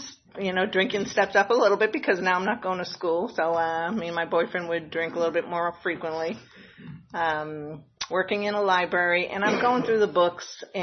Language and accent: English; Massachusetts, United States; born there; Anyways, I was born in Massachusetts. I'm the second youngest of seven children.